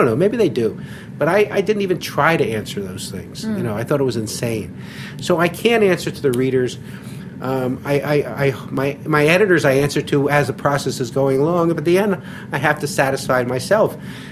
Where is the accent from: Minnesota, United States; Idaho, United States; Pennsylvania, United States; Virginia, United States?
Pennsylvania, United States; Philadelphia; I'm from Philadelphia where everybody rips everything